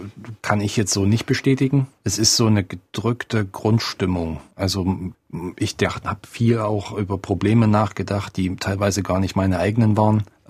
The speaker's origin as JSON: {"language": "German", "town": "Leipzig", "region": "Saxony", "country": "Germany", "tie": "born there", "said": "Ich bin hier in Leipzig geboren, bin 36 Jahre alt."}